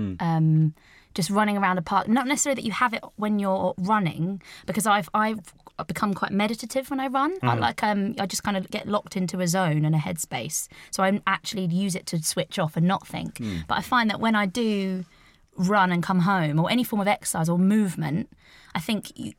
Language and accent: English; Greenwich, London, United Kingdom; I grew up in Greenwich.